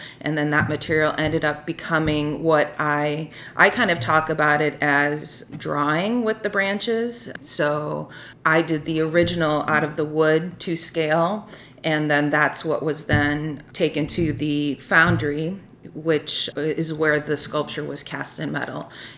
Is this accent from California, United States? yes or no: no; Cleveland, Ohio, United States; I'm from Cleveland, Ohio